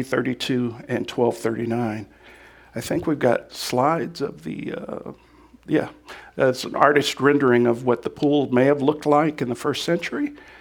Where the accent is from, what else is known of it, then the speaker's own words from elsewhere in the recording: California, United States; Both of us are from California, so we're returning. I'm from the Northern California area